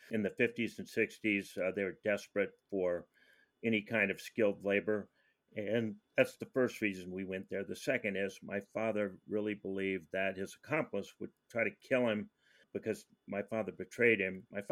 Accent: United States; So we grew up on the Navajo Indian Reservation, largest in the country.

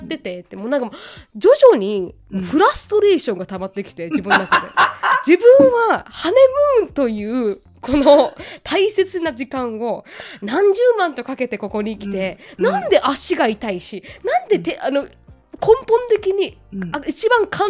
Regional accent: Okinawa, Japan; 多分私が沖縄人だから、

